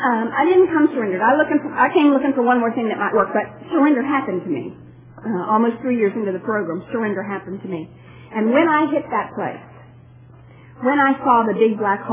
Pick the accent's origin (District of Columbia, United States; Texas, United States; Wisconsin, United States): Texas, United States; Addison; I am from Addison is a very nice way of saying Dallas.